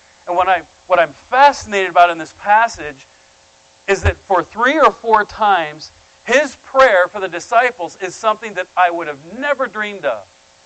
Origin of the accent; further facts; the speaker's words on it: Iowa, United States; So, hey, listen, I'm from Iowa. Anybody here from Iowa?